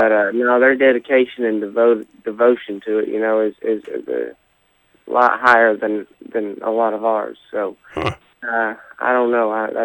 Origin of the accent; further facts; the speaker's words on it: Bloomfield, New Mexico, United States; Yeah, I grew up in Bloomfield. I moved to Bloomfield when I was 6 years old and was there till I was dang near 22. So, that's got to be my hometown.